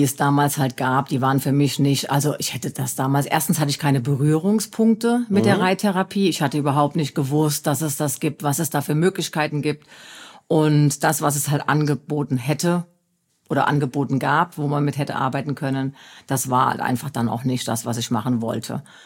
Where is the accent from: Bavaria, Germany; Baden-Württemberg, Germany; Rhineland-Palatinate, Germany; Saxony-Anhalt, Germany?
Rhineland-Palatinate, Germany; Koblenz; Ich komme ursprünglich aus Koblenz, mhm, und wir haben gewohnt in Bubenheim.